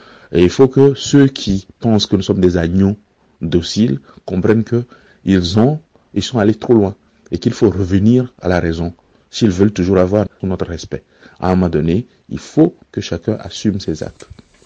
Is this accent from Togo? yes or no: yes; Togo; Je ne vois pas pourquoi il n'en serait pas comme ça chez nous au Togo.